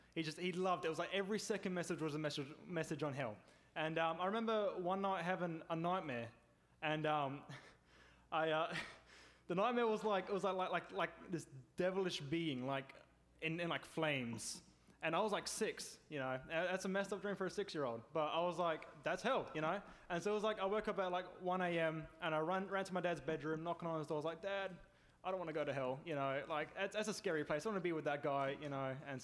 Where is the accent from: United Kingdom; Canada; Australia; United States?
Australia; I'm, if you can't tell, originally from Florida. No, again, I'm from Australia originally, but I got baptized at Sean Wyland's church down in Lake Placid. So that's the church I come from.